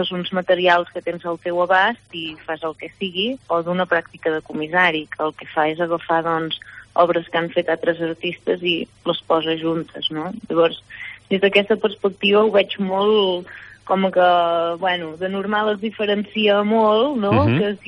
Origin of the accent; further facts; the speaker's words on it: Torelló, Catalonia, Spain; also born or lived in Vic; Jo soc de Torelló, de tota la vida. El que passa és que vaig néixer a Vic i el meu currículum posa que vaig néixer a Vic